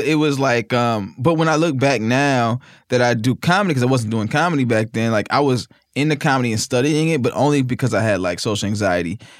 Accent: Mississippi, United States; I have a big family that we're all from Mississippi. From Mississippi.

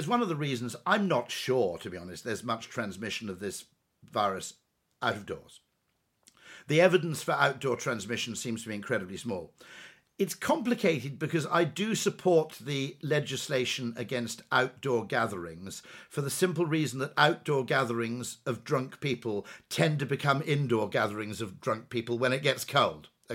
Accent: United Kingdom; It's quite funny as a Brit, by the way

